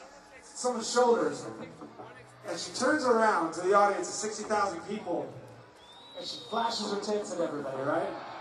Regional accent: Virginia, United States; we played a big show in my hometown, back in Virginia, right outside of Washington, D.C.

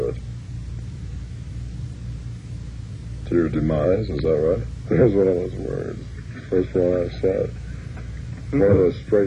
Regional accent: Glendale, California, United States; born or raised there; also born or lived in Mojave

